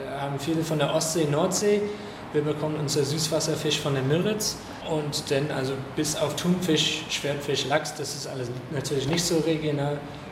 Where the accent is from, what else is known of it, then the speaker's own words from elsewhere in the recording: London, United Kingdom; now in Germany; Ich komme ursprünglich aus London, Großbritannien